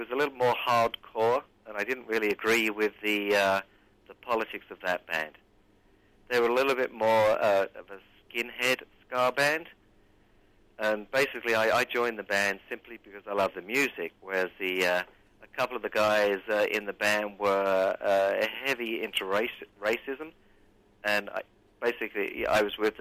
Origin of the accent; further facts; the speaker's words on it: London, United Kingdom; I was brought up in East London in a place called Forest Gate, and the houses either side of me were Jamaicans. So we were a white family with 6 kids, poor